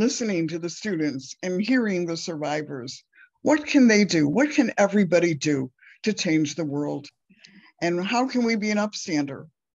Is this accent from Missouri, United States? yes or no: yes; St. Louis, Missouri, United States; I'm coming originally from St. Louis. And St. Louis is a Jewish community that had very few survivors.